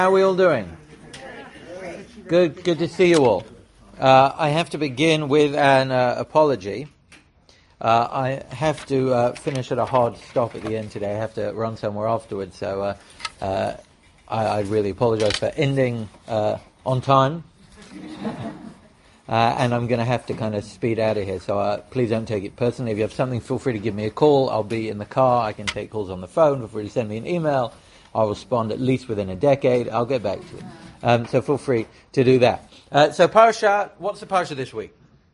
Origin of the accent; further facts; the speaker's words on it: United Kingdom; So as a Brit, the changing of the guard is very important.